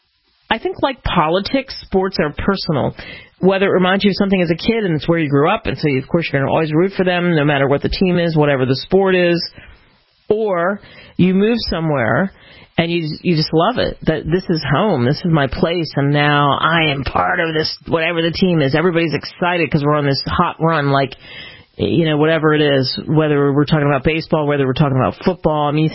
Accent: Philadelphia, Pennsylvania, United States; I grew up in Philly, so I'm an Eagles fan

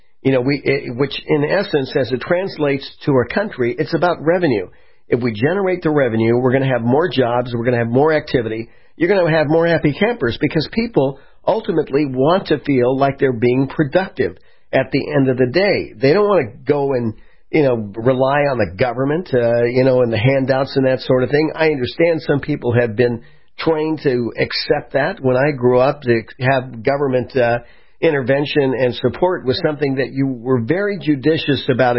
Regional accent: California, United States; in Santa Barbara, California, in my home area. I grew up in the Ventura County area of California.

